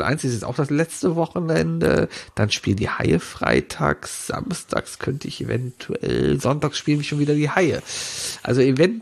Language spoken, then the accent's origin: German; Cologne, North Rhine-Westphalia, Germany; ich gehe als Kölner in ein Brauhaus